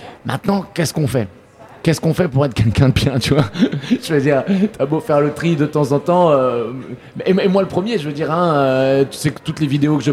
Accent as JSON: {"language": "French", "town": "Nantes", "region": "Pays de la Loire", "country": "France", "lives_now": "Paris, France", "said": "la ville de Nantes, qui est chère à mon cœur, parce que je suis nantais, mais pour les raisons évidentes du show business, j'habite à Paris depuis 2018, tu vois."}